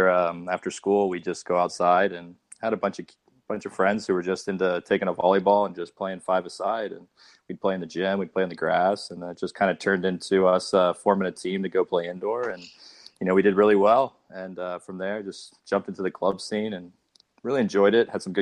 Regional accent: Columbus, Ohio, United States; You know, I grew up in Columbus, Ohio, went to school kind of on the east side

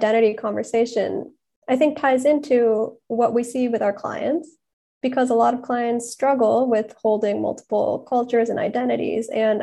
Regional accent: Japan; Yeah, I grew up in Japan, so I think my perspective is a little bit different because I never really went back to the homeland.

